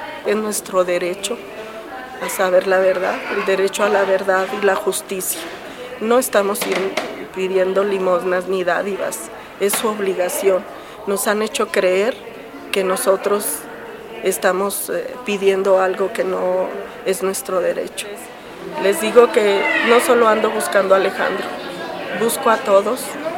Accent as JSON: {"language": "Spanish", "town": "Hidalgo del Parral", "region": "Chihuahua", "country": "Mexico", "said": "yo soy de Parral, Chihuahua."}